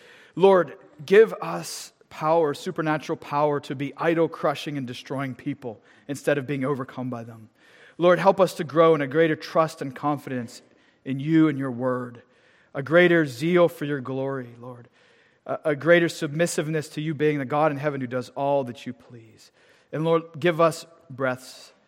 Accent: Pennsylvania, United States; accent: Western Pennsylvania

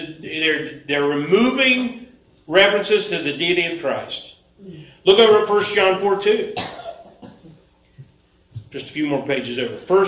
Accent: Portsmouth, Ohio, United States; born there; I was born in Portsmouth, Ohio.

